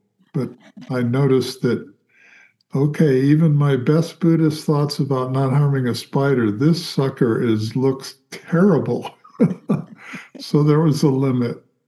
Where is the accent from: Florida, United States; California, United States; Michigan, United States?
Florida, United States; I grew up in Florida and I'm quite averse to spiders.